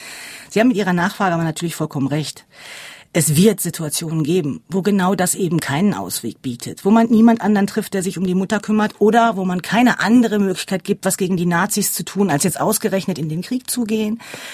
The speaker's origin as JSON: {"language": "German", "country": "Germany", "said": "insbesondere ich als Deutsche denken natürlich"}